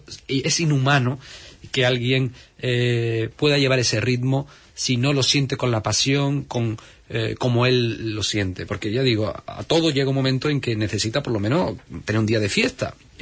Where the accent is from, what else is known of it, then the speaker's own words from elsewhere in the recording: Huelva, Andalusia, Spain; las cosas que los onubenses nos merecemos y que son, es nuestro derecho tenerlas como cualquier onubense, como cualquier andaluz de Andalucía